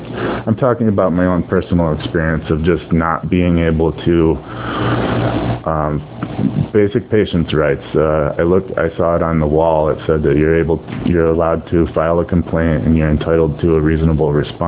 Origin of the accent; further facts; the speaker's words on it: Albany, New York, United States; I'm from Albany, New York, so, I mean, it's pretty...